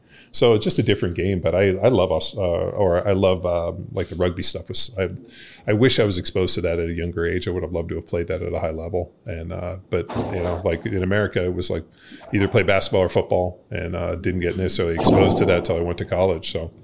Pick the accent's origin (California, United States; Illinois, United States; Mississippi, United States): California, United States; so I'm originally from California. And so when we moved to Texas and like lived all over